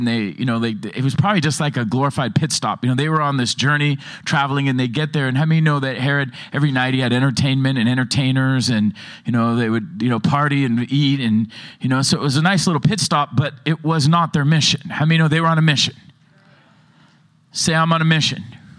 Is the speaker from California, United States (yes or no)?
yes; Oceanside, California, United States; I was raised in Oceanside.